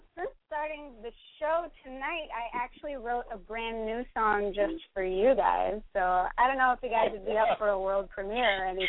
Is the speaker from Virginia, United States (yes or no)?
no; New York, United States; from New York.